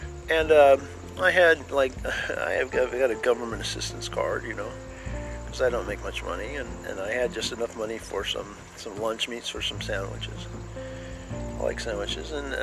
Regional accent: United States; I'm an American. I'm proud to be American, you know, right or wrong.

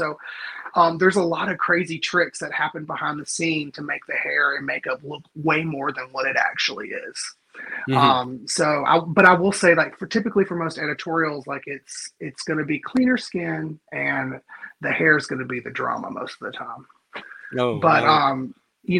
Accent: Alabama, United States; I grew up in Alabama. That's an adversity of itself. But as just as a gay guy in Alabama, I've struggled a long time just finding myself and feeling accepted

